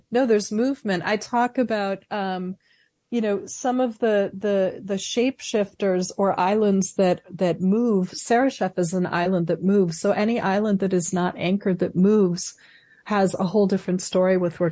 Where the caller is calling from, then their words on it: San Francisco, California, United States; I'm in San Francisco, which is home, San Francisco Bay Area. So I'm phoning in from the West Coast.